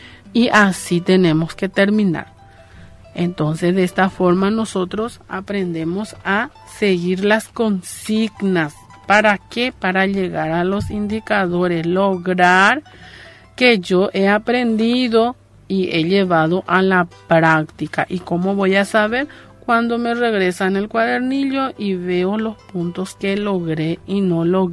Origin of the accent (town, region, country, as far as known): Paraguay